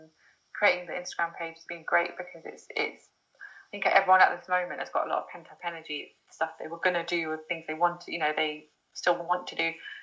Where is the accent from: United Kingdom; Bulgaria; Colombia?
United Kingdom; London; I was like, oh, I'm such a Londoner